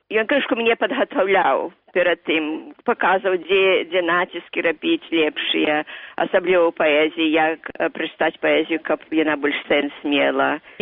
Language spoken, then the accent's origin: Belarusian; Grodno Region, Belarus; А я з Наваградчыны, і ён пачуў гэта